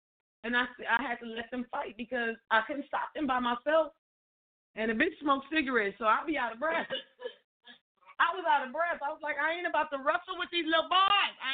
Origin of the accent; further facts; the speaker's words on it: Compton, California, United States; I was raised by wolves, my nigga. I'm from Compton.